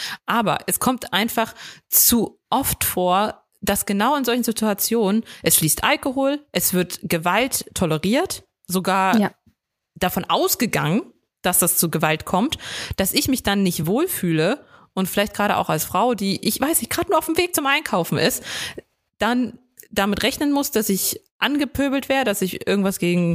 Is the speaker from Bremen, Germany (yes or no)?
no; Dresden, Saxony, Germany; ich komme aus Dresden.